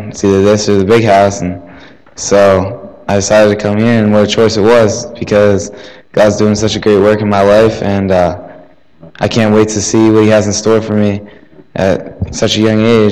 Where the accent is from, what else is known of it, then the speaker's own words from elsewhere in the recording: St. Mary's, Pennsylvania, United States; I'm 18. I'm from St. Mary's, Pennsylvania, kind of by Pittsburgh